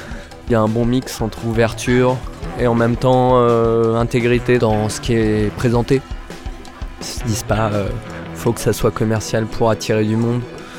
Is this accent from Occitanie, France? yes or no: yes; Alès, Occitanie, France; Je viens d'Alès, ouais.